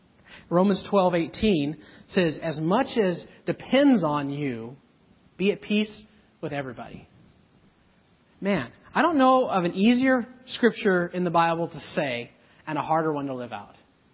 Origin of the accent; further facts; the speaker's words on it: Montana, United States; now in Canada; I grew up in Montana. And where I grew up in Montana, I went to school on an Indian reservation.